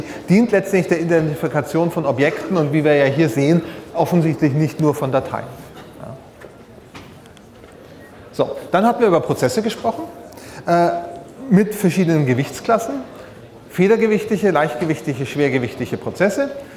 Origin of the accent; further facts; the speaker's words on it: Bavaria, Germany; Also als Franke kann man sich das ganz leicht merken.